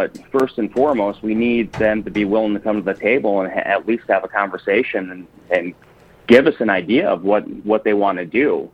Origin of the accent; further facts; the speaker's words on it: Marinette, Wisconsin, United States; I grew up in Marinette, Wisconsin, northeast, right on the Wisconsin-UP border.